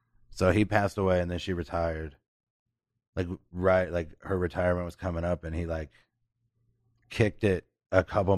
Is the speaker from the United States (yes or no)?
yes; Cincinnati, Ohio, United States; also born or lived in Inglewood, California; I was born in Inglewood, and then I moved a lot, and then I lived in Cincinnati since I was 13.